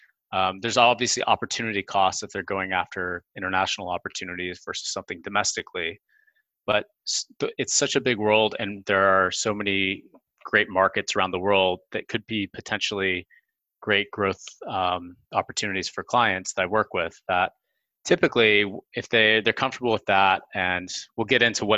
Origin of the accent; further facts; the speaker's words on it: Seattle, Washington, United States; I grew up in Seattle, Washington, and is very much kind of up in the corner of the world